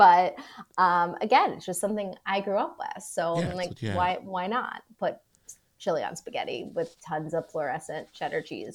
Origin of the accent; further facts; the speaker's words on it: Wyoming, Ohio, United States; also born or lived in Clifton, Cincinnati; And I was born in Clifton, but I did not grow up there. I spent most until eighth grade, I lived in a small town that is actually separate from Cincinnati, but basically in Cincinnati. It's almost like a suburb. It's called Wyoming, Ohio.